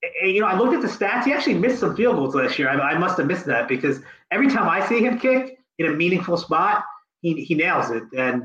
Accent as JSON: {"language": "English", "town": "Philadelphia", "region": "Pennsylvania", "country": "United States", "tie": "born or raised there", "said": "I'm just not impressed, and maybe this is just the native Philadelphia in me. You know, I'm born and raised in Philly."}